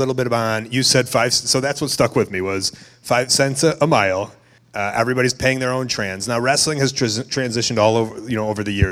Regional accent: Chicago, Illinois, United States; I'm from Chicago, the Rosemont Horizon.

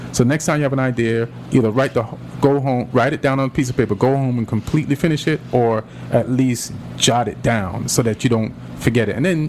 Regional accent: New York, United States; now in Los Angeles, United States; and we're both from New York

